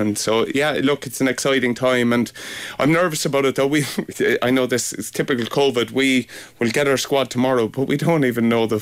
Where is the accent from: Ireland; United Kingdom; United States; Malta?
Ireland; and that's if my fear as an Irish person